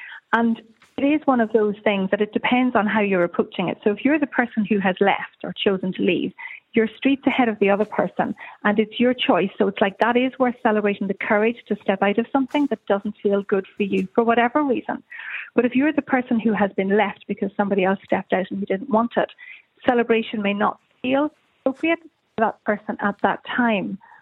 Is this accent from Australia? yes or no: no; Galway, Connacht, Ireland; because I'm from Galway and I live in the north of Ireland